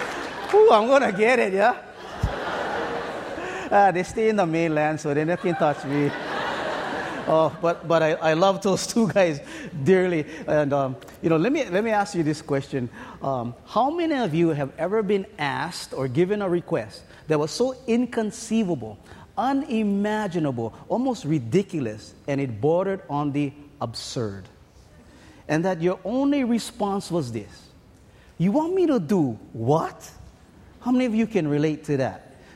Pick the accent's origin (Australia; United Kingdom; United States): United States; Kalihi, Hawaii; now in Kauai, United States; You know, I've been on Kauai for 7 years now, but I grew up in Kalihi, right in this area.